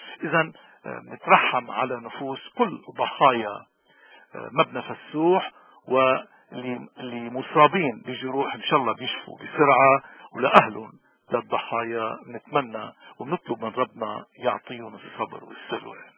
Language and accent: Arabic; Lebanon; كلبنانيين نحن اليوم بلدنا عم بمر بظروف كتير صعبة.